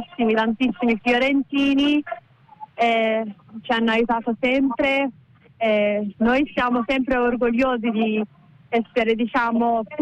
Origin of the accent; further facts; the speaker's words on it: Iran; Io sono persiana, sono nata a Istanbul e sono cresciuta lì, una diciamo città nel centro dell'Iran.